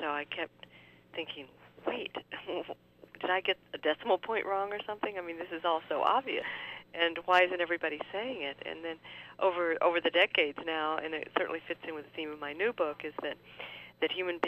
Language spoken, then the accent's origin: English; Fort Worth, Texas, United States; I grew up in Fort Worth, you know, Cowtown